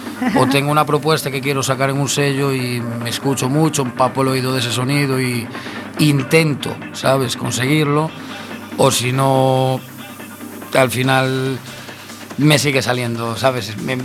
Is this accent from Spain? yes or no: yes; Narón, Galicia, Spain; Bueno, yo soy de Ferrol, de Narón.